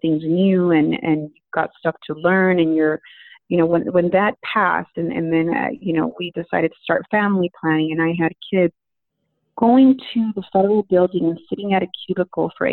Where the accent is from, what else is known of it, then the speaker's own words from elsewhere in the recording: East Los Angeles, California, United States; also born or lived in Ventura County; You know, as a girl that was born and raised in East Los Angeles and then moved over to, you know, Ventura County, I feel like my background also always made me very curious to learn about my parents' journey